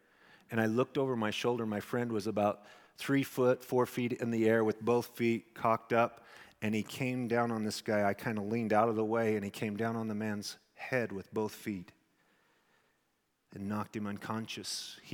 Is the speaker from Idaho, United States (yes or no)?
yes; Twin Falls, Idaho, United States; I realized we were on the President Streets in Twin Falls, my hometown